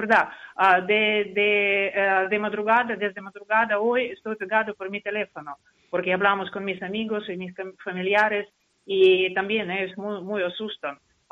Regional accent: Ukraine; Spanish is a second language; now in Spain; soy ciudadana de Ucrania, pero tengo también residencia de España y ahora estoy aquí.

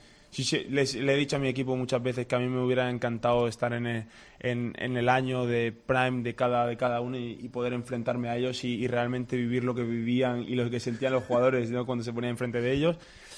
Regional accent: Spain; Soy muy madridista, pero soy más español que madridista.

